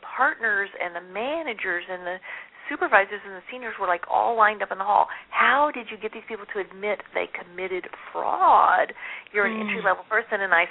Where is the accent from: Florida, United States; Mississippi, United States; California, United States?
Mississippi, United States; because I'm from Mississippi, I had a very soft, gracious style.